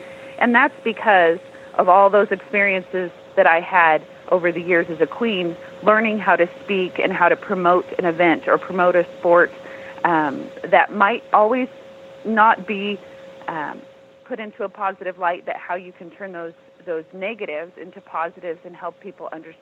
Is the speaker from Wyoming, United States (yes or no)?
yes; Wyoming, United States; To say that I was from Wyoming at that time was, it was an incredible feeling.